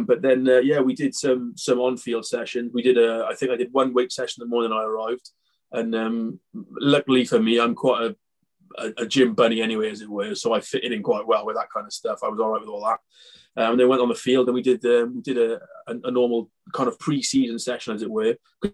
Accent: Wales, United Kingdom; that's what I'm used to from Wales anyway.

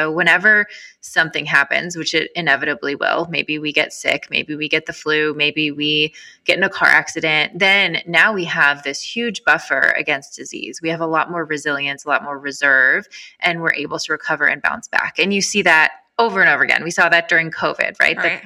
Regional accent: Michigan, United States; And I, kind of short story on how I got here, I grew up in Michigan.

